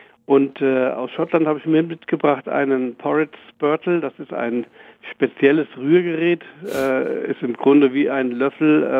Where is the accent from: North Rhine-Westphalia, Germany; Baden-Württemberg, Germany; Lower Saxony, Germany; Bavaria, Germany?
Lower Saxony, Germany; Oldenburg; Als Hafergrütze hier im Norden, ich komme aus Oldenburg